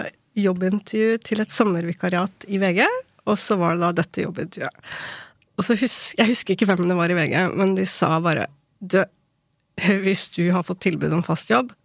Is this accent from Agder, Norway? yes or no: no; Ilseng, Innlandet, Norway; also born or lived in South Korea; jeg er adoptert fra Sør-Korea, og vokste opp på Ilseng